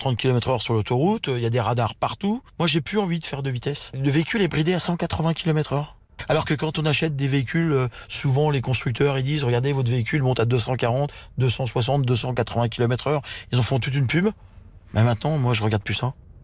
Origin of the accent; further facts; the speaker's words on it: Le Mans, Pays de la Loire, France; born there; Je suis né au Mans. Et je suis né juste à côté du virage du Tertre Rouge